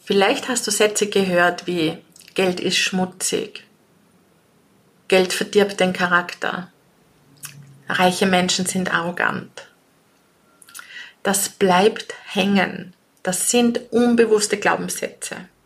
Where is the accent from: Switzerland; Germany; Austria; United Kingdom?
Austria; Also bei uns in Österreich gilt auch so dieses